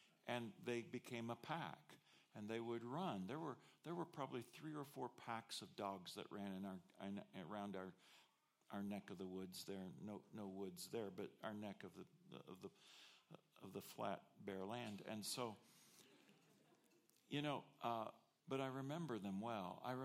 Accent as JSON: {"language": "English", "town": "Wichita", "region": "Kansas", "country": "United States", "tie": "born or raised there", "said": "I grew up in Wichita, Kansas."}